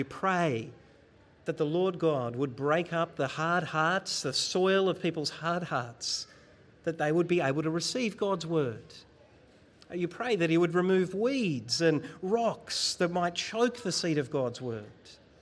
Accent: Bendigo, Victoria, Australia; Now, I grew up in Bendigo, central Victoria. I knew lots of farmers, but I am very much a city boy now.

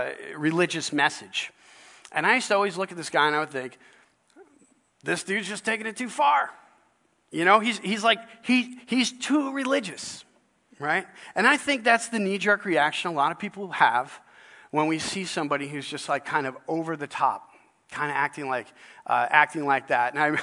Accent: New York, United States; I grew up just outside of Manhattan in New York.

